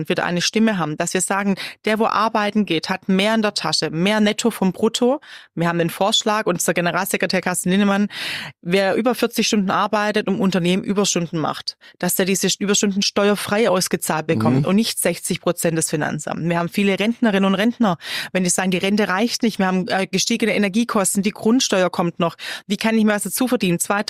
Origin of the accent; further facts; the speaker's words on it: Southern Germany, Germany; ich komme ja aus Süddeutschland, wie Sie hören